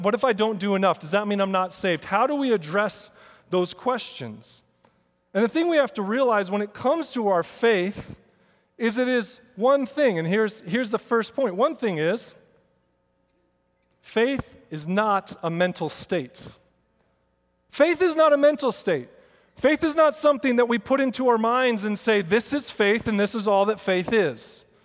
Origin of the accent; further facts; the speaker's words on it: Seattle, Washington, United States; I grew up West Coast. She's East Coast. I grew up in Seattle.